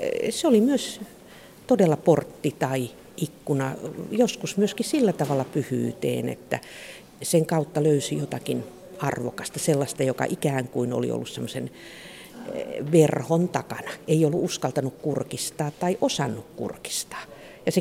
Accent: Lauritsala, South Karelia, Finland; mä itse koen, että lapsuudessani Lauritsalassa se kirjasto oli se, joka avasi mulle jotenkin ikkunat ja ovet maailmaa

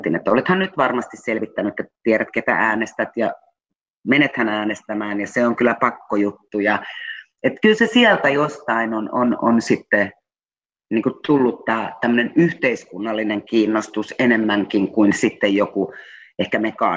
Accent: Espoo, Uusimaa, Finland; Ja sitten sieltä mä päädyin takaisin etelään, josta mä oon tietysti Tapiolasta kotoisin

